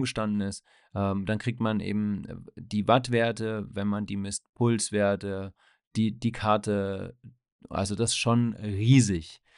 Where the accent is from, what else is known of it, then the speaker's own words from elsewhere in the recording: Swabia, Germany; accent: Swabian; aber es liegt wohl am Schwäbischen. Ich habe doch ein bisschen Dialekt.